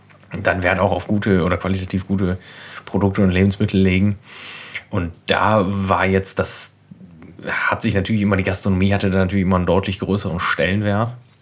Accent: Berlin, Germany

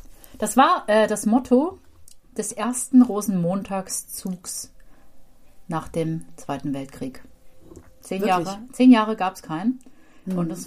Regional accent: Switzerland; Ich bin aus der Schweiz.

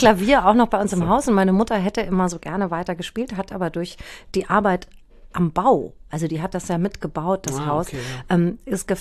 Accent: Hamburg, Germany; born there; und ich wohne nur in Hamburg.

